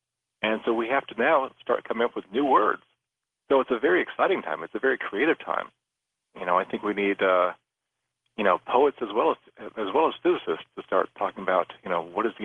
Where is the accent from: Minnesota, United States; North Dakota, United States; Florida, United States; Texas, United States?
Florida, United States; I grew up in South Florida, where there's just gorgeous skies